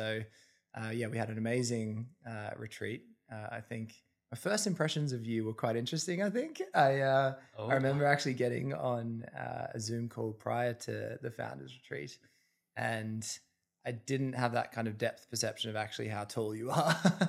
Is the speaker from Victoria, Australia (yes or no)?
yes; Melbourne, Victoria, Australia; now in London, United Kingdom; So, I am an Aussie. Hailing from Melbourne, back in Australia, down south. I now live in London. I've been living here for about 7 years, but I definitely would still call Australia home. I'm losing the accent every year that goes